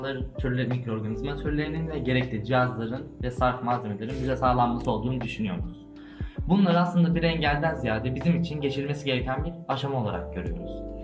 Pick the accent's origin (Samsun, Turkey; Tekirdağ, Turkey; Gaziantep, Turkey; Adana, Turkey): Tekirdağ, Turkey; Ben kendim Tekirdağlıyım, senden size. Aynı bölgedeniz